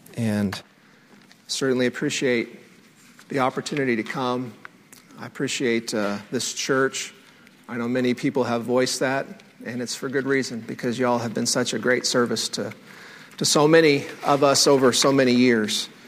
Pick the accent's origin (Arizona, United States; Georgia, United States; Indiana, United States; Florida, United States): Indiana, United States; I was born and raised in Indiana. … is an ordained minister and pastored and preached in various places, and so I was a PK and growing up in church all my life.